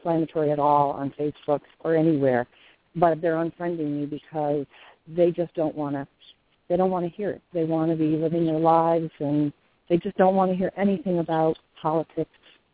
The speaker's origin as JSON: {"language": "English", "town": "Tampa", "region": "Florida", "country": "United States", "lives_now": "Albany, United States", "said": "I'm from the Tampa Bay area, but I'm in Albany, New York right now."}